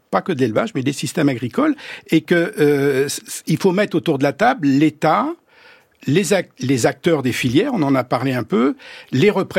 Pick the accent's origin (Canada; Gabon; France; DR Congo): France; Brittany; Moi, je viens de la région de Bretagne